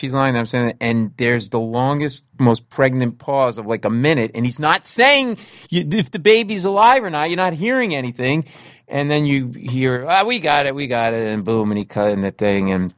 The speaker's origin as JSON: {"language": "English", "region": "Rhode Island", "country": "United States", "tie": "born or raised there", "lives_now": "New York, United States", "said": "We were in New York where we were living. We grew up in Rhode Island."}